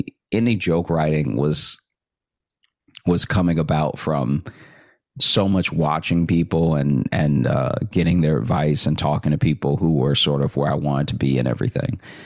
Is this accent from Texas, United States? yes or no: no; Alexandria, Louisiana, United States; now in Chicago, United States; So I grew up in Alexandria, and I went to college in Shreveport, Louisiana. That's when I got the idea to go to Chicago.